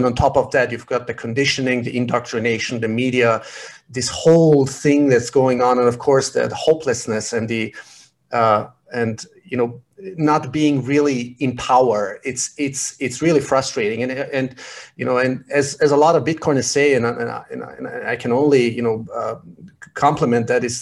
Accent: Austria; I was raised in Austria

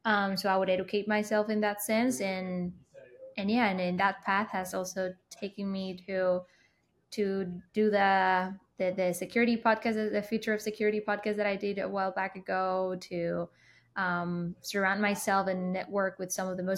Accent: Spain; I am originally from Spain.

